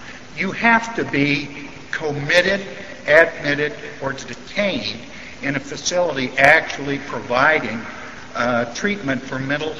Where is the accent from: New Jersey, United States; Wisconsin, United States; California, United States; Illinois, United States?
Wisconsin, United States; Rice Lake; I'm from Rice Lake.